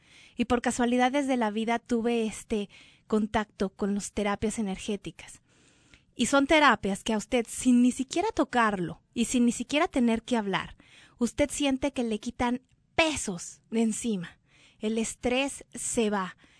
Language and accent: Spanish; Mexico; siempre digo pluma, soy mexicana